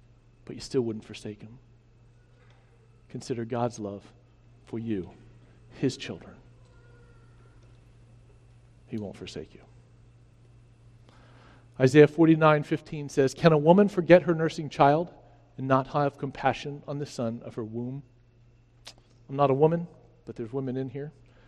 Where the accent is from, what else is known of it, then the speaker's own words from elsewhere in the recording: Virginia, United States; I grew up in Virginia.